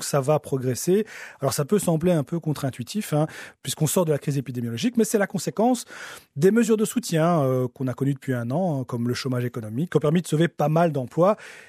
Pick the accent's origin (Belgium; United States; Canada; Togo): Belgium; une confiance qu'on n'a plus vue chez nous en Belgique depuis 2007